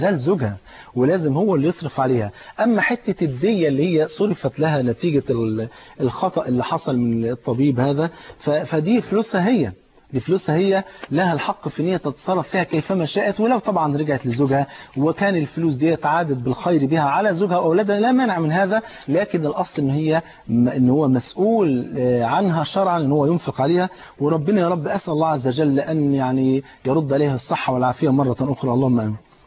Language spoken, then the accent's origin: Arabic; Egypt; الام زي ما بيقولوا عندنا في مصر لو كانت عظمه في قفه فهي الام